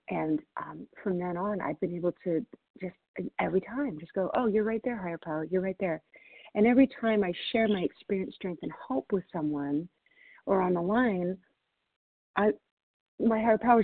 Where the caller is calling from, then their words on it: Washington, United States; I'm calling in from Washington State.